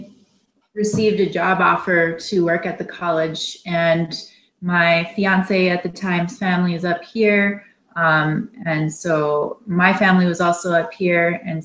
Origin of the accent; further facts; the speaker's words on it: Side Lake, Minnesota, United States; also born or lived in Duluth; now in Chisholm, United States; I live in Chisholm, Minnesota, and I work in Hibbing. I grew up in Side Lake, Minnesota, and then I left and lived in Duluth for 6 years and then returned to the Iron Range 4 years ago.